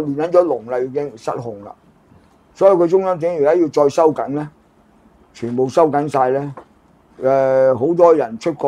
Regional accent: China; 搞到我哋中國人行出去都俾人屌啦

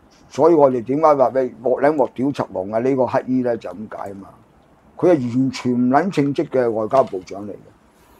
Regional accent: China; 搞到我哋中國人行出去都俾人屌啦

